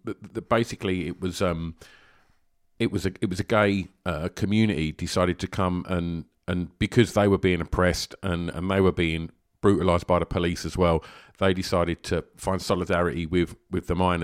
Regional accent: Tilbury, East of England, United Kingdom; Growing up in Essex and Tilbury, where I did

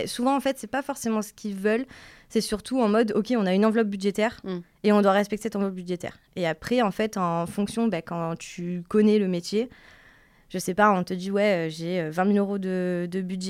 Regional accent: Marseille, Provence-Alpes-Côte d'Azur, France; je viens de Marseille. J'ai 24 ans.

